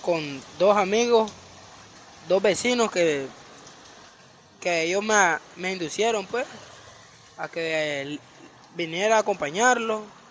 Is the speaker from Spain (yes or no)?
no; Managua, Nicaragua; Soy de Managua y vivo en Multicentro La Brisa, Plaza Linda Vista.